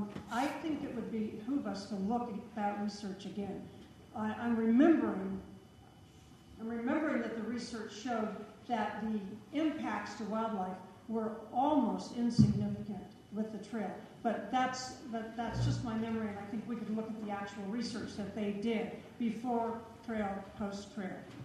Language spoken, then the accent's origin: English; Paonia, Colorado, United States; now in Redstone, United States; I've lived in Redstone about 20 years, and before that I grew up over in Paonia.